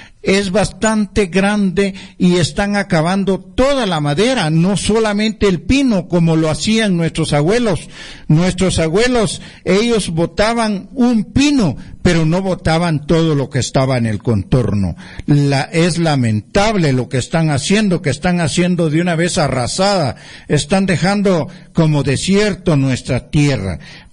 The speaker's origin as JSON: {"language": "Spanish", "town": "Santa Cruz del Quiché", "region": "Quiché", "country": "Guatemala", "said": "soy del Consejo de Pueblos Quiché. Me acompaña Martín Grijalva, también de aquí de Santa Cruz de Quiché."}